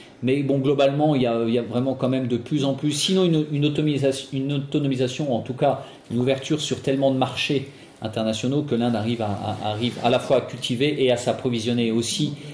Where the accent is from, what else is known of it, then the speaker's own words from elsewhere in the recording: France; Tout comme chez nous, en France